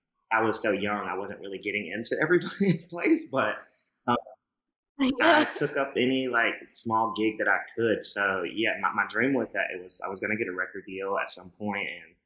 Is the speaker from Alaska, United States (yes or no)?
no; South Carolina, United States; Well, I grew up in South Carolina, and I really don't remember a time, as cliche as it sounds, that I was not like opening my big mouth and singing.